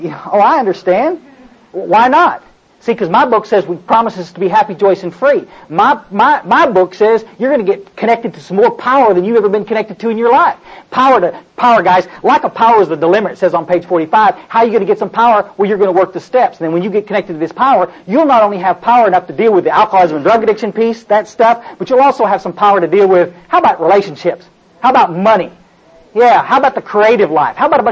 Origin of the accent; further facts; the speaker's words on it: Kerrville, Texas, United States; I grew up in the hill country down close to where Marianne lives, and I was raised around Kerrville, and I went to high school down there